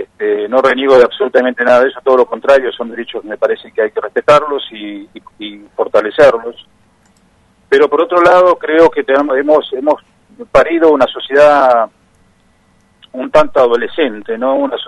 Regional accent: Ushuaia, Tierra del Fuego, Argentina; also born or lived in Río Grande; soy nativo, soy nacido en Río Grande, y siendo pequeño mi familia se trasladó a Ushuaia.

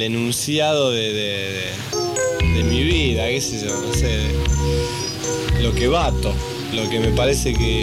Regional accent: Rosario, Santa Fe, Argentina; vengo de Rosario y me meto de una city a vivir con otra gente

